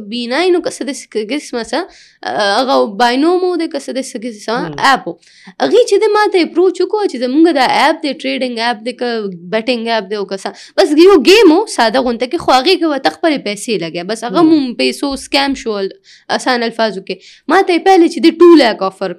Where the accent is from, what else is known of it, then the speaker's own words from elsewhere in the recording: Peshawar, Khyber Pakhtunkhwa, Pakistan; now in Islamabad, Pakistan; مونږ د پېښور نه چې دی پهله د پېښور د سلمز نه راووتلو خیریا ته بیا د خیریا نه چې دی اسلام آباد ته